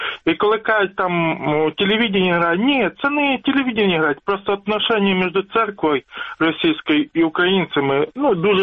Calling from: Lubny, Poltava Oblast, Ukraine; место Лубны.

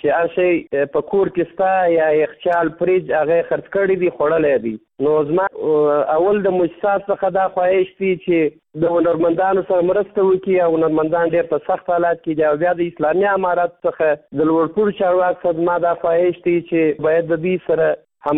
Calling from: Kandahar, Afghanistan; زه د کندهار ولایت څخه ستاسو سره په تماس کې یم. زه د کندهار ولایت یو شوکی یا سندرغاړی یم.

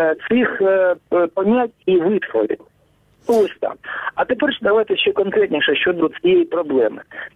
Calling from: Sievierodonetsk, Luhansk Oblast, Ukraine; я телефоную з Сєвєродонецька, Луганської області.

